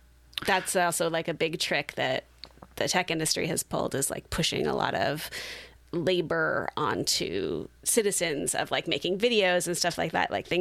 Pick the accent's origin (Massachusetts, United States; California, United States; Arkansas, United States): California, United States; Santa Cruz; because I grew up in Santa Cruz, and you're legally obligated to be into reggae if you grew up in Santa Cruz.